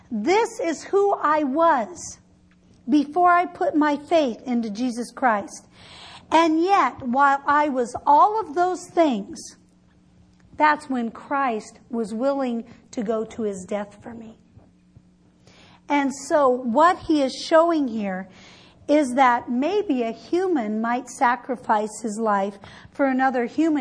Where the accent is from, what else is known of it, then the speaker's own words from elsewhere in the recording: Midwest, United States; Can you tell I'm from the Midwest? Warsh.